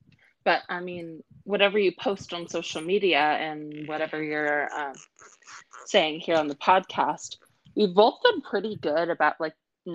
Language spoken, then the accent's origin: English; California, United States; Because I've moved around a lot, they don't know specifically the location. I just said I'm from California.